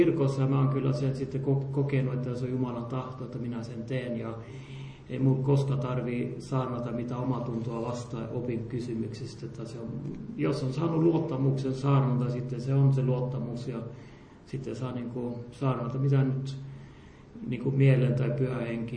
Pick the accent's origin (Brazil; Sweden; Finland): Sweden; Hultafors, Västra Götaland; also born or lived in Östersund; No, mä olen syntynyt Östersundissa, mutta Hultafors, Purosin ja Göteborgin välissä, se on mun kotipaikka. Minun vanhemmat olivat molemmat siellä töissä monta vuotta ja mä olen koko lapsuuden ja nuoruuden ollut niin kuin siellä sitten.